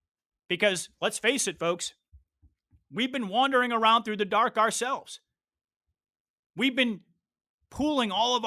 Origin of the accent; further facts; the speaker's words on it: United States; but right here in America, as an American, I can say the fighting spirit has only gotten stronger amongst patriots.